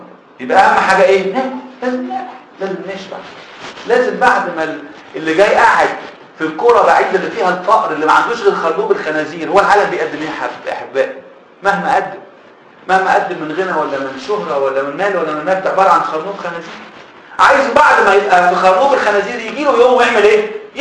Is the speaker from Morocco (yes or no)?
no; Egypt; عندنا في مصر مساحه السكان الارض اللي ساكن عليها السكان 4% 5%